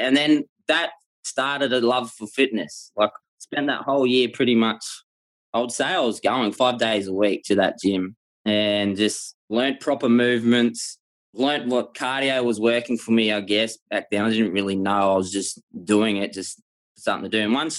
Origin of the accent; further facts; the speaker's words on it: Brisbane, Queensland, Australia; I'm born and bred in Brisbane, been here for 34 years now.